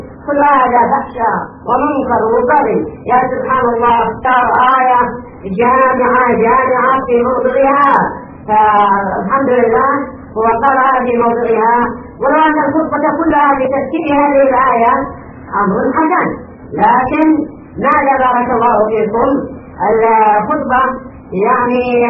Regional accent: Yemen; عندنا في اليمن

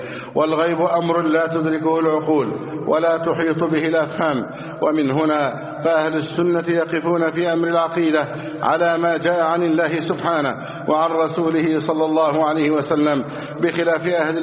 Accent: Egypt; اللهم احفظ بلدنا مصر أمنا أمانا، سخاء رخاء

